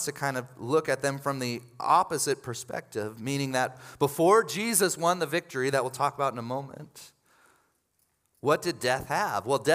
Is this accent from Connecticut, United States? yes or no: no; Illinois, United States; this was growing up in the Chicago suburbs in the 90s, so the height of Michael Jordan mania